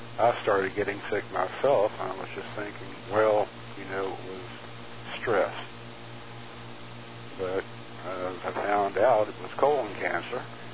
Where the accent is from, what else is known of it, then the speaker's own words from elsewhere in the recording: Virginia, United States; I'm originally from Virginia, and born August 11th, 1955.